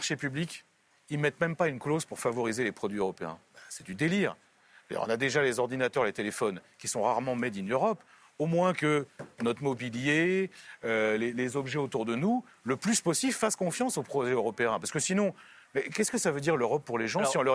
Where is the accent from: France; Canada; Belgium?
France; parce que je suis français